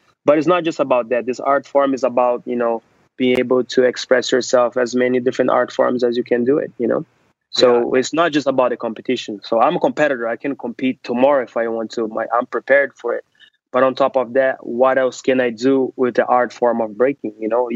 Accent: Brazil; You're from Russia, I'm from Brazil

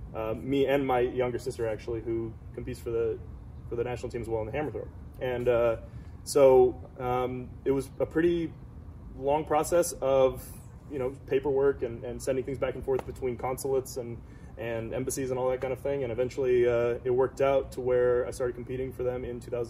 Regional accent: United States; I grew up here in the States

